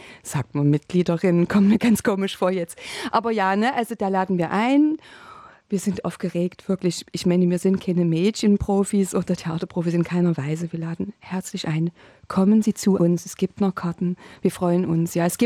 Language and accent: German; Dresden, Saxony, Germany; Hört man das so stark, ne? Man denkt immer, man hat sich schon assimiliert, aber man hört es eben doch. Naja, ich komme aus Dresden, genau.